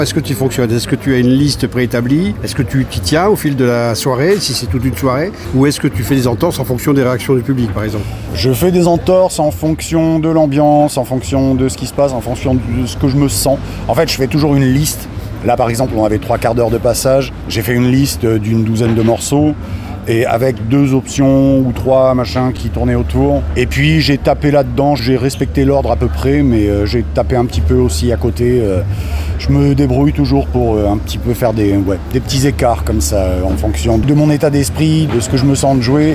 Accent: Provence-Alpes-Côte d'Azur, France; parce que j'ai grandi en Provence, moi, et je l'ai beaucoup vu en concert.

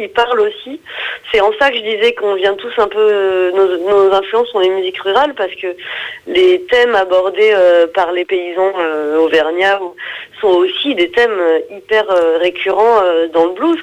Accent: central France, France; Et pourtant, je viens du centre de la France.

